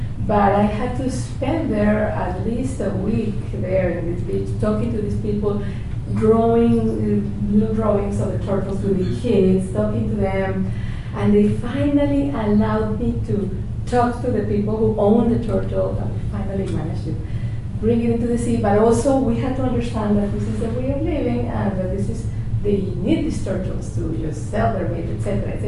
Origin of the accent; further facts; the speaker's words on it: Colombia; English is a second language; also born or lived in Spain; now in Miami, United States; I'm a writer based in Miami, and I arrived from Spain, but I'm from Colombia